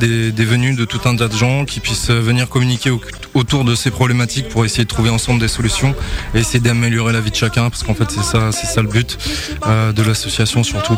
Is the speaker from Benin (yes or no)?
no; Côte d’Ivoire; la Côte d'Ivoire, d'où moi je suis originaire, enfin je suis né en Côte d'Ivoire.